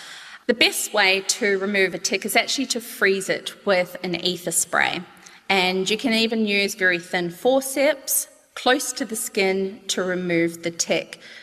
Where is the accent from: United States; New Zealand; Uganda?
New Zealand; South Island; I grew up in New Zealand